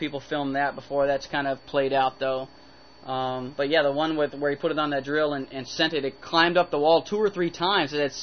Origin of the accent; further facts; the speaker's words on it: Virginia, United States; born there; Virginia, my home state. I was born in Virginia, very proud of that.